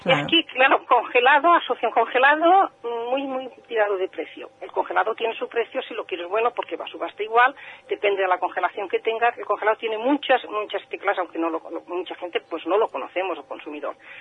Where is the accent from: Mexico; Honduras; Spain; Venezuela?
Spain; Vigo, Galicia; now in Gandía, Spain; nosotros realmente somos de Vigo